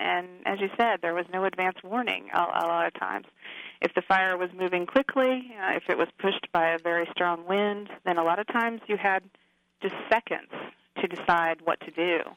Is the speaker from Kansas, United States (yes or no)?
yes; Augusta, Kansas, United States; The Wheaton story, it strikes me because that's the part of Kansas I'm from. I'm from Augusta, which is right near El Dorado.